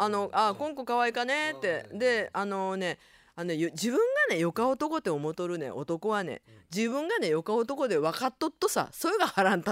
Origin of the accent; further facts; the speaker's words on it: Nagasaki, Japan; なんや日本語で夢を持てやないかと思わず長崎人の私が関西弁でツッコミを入れてしまいました。